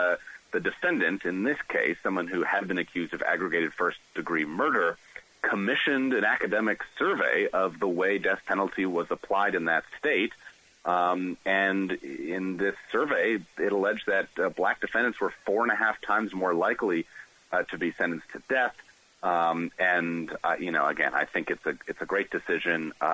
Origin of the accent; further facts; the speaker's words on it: Massachusetts, United States; I grew up in Massachusetts at a time when we had Republican governors in the 90s